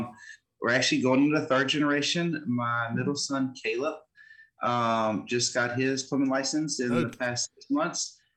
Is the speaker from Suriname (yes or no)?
no; Baton Rouge, Louisiana, United States; I'm here from Baton Rouge, Louisiana, the capital region.